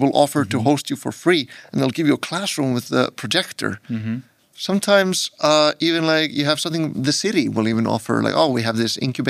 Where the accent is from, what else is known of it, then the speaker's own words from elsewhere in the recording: Iceland; now in Helsinki, Finland; within Helsinki, where I live now, even though I'm originally from Iceland.